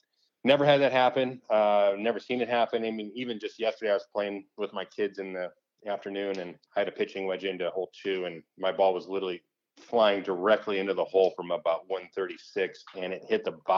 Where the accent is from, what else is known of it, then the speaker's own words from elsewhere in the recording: St. Louis, Missouri, United States; So Hayden went to Missouri, which I'm from St. Louis originally.